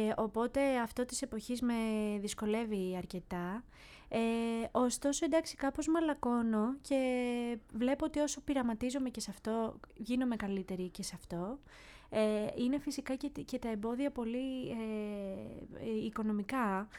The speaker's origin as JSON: {"language": "Greek", "town": "Ano Kastritsi", "region": "Western Greece", "country": "Greece", "said": "σε ένα εκκλησάκι στο Άνω Καστρίτσι, το χωριό μου."}